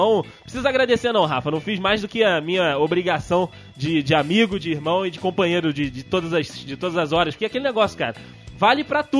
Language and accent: Portuguese; Rio Grande do Sul, Brazil; Sou eu gaúcho, branco e careca.